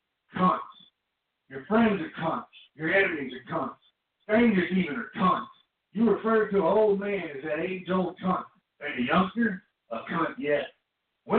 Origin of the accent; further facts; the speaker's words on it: Texas, United States; And like I said, I'm from Texas.